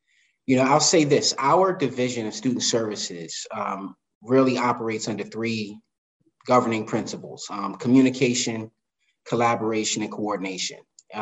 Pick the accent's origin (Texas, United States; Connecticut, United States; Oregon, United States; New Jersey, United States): New Jersey, United States; Camden; I'm born and raised in Camden, New Jersey. So I'm a South Jersey transplant. I've been here in now Northern New Jersey for about 20 years.